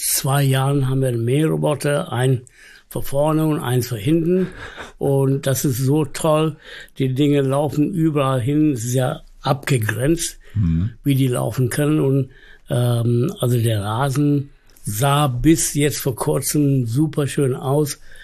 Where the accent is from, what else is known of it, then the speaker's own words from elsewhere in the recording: Hamburg, Germany; Ich bin in Alster groß geworden.